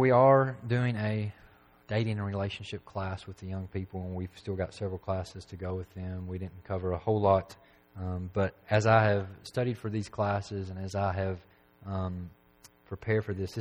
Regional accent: McMinnville, United States; When I was growing up in McMinnville, there was a mall in McMinnville

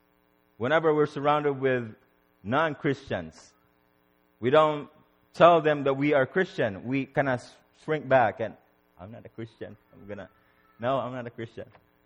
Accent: United States; You just show your passport or your face, I'm American, and they say, stamp, okay, you come in.

